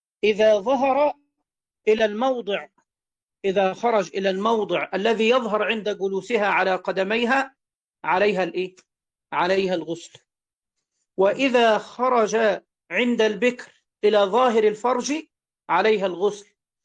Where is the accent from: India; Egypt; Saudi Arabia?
Egypt; أنا صليت العصر الآن عندنا في مصر